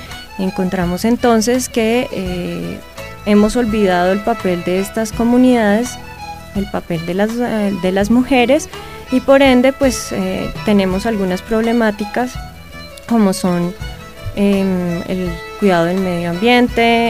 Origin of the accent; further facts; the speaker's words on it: Colombia; somos ciudadanos del Estado colombiano